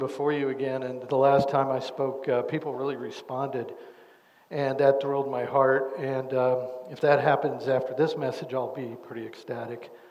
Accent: Indiana, United States; Growing up in Indiana, basketball was about all I did as a kid.

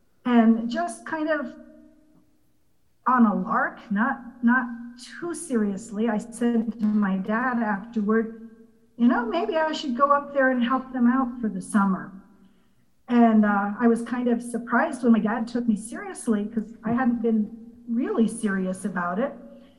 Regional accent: Saugerties, New York, United States; As a lot of you know, I grew up in Saugerties in a Christian home, and our family started attending Grace Community when I was maybe in first or second grade, before we had a building even.

